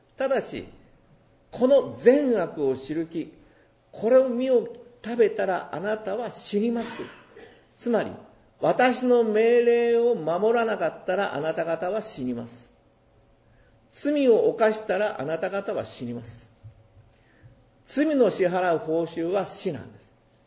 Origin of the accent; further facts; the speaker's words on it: Fukuoka, Japan; 私も福岡県出身ですけど、